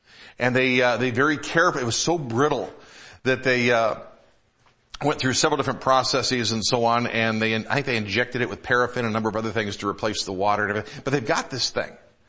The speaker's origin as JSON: {"language": "English", "region": "Michigan", "country": "United States", "tie": "born or raised there", "said": "I grew up in Michigan."}